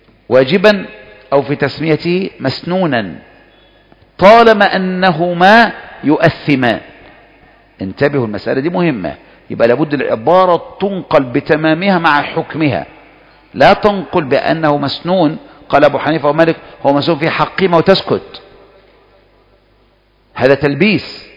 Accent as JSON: {"language": "Arabic", "country": "Egypt", "said": "احنا عندنا في مصر أشهر المذاهب في الفقه مذهب الشافعي، يعني أكثرنا شافعية، شافعية"}